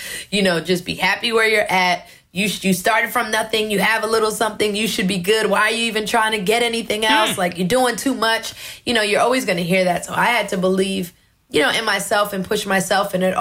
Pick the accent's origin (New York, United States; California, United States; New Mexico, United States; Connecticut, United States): New York, United States; Brooklyn; born or raised there